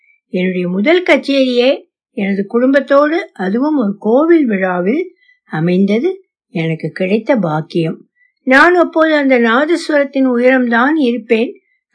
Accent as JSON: {"language": "Tamil", "town": "Chettikulam", "region": "Tamil Nadu", "country": "India", "tie": "born or raised there", "said": "என் சொந்த ஊர் பெரம்பலூர் மாவட்டத்தில் உள்ள செட்டிக்குளம் கிராமம்."}